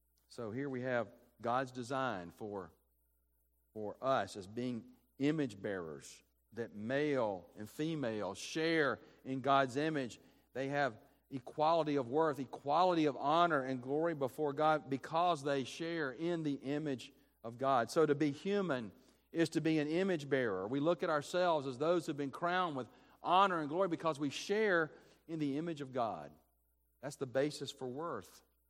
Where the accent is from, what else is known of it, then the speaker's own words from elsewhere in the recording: Birmingham, Alabama, United States; I grew up in Birmingham, was born in 63.